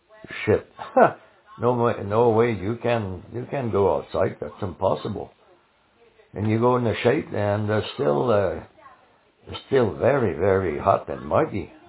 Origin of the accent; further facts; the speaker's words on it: Quebec City, Quebec, Canada; Well, I know I'm from Quebec City